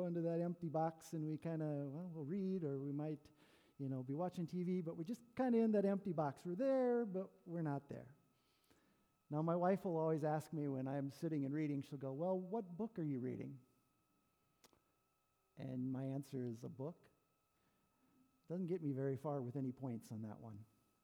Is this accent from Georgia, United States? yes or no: no; Menno, South Dakota, United States; Yes, I am Roger's cousin, born and raised in Menno. … Actually lived right across from Bill and Judy Headley, so that's where I grew up.